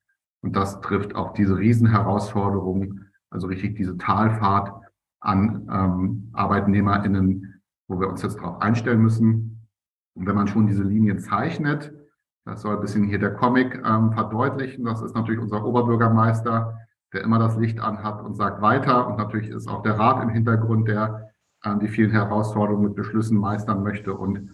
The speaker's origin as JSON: {"language": "German", "region": "Berlin", "country": "Germany", "also_born_or_lived": "Bremen / Hamburg", "lives_now": "Kiel, Germany", "said": "ich bin hier in Kiel, ich komme ja aus Berlin ursprünglich, habe über Bremen-Hamburg einen Weg gemacht, bin jetzt hier in Kiel, was erstmal eine ganz, ganz tolle Lage ist. Wir sind da oben rechts auf der Karte, direkt an der Ostsee"}